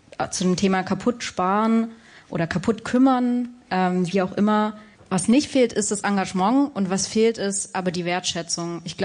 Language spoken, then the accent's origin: German; Leipzig, Saxony, Germany; Ich komme auch aus Leipzig, bin in Sachsen geboren.